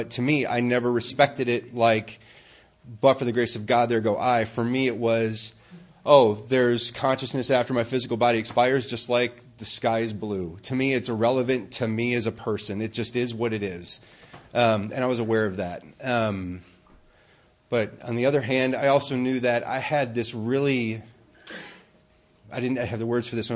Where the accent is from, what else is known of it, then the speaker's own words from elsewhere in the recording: Minneapolis, Minnesota, United States; So I'm from Minneapolis, Minnesota. That's where I was born and raised, and I've lived around and done other things